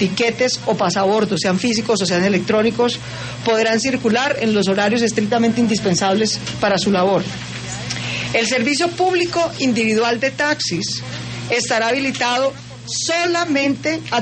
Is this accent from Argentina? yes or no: no; Colombia; nosotros somos una sola región, somos los mismos colombianos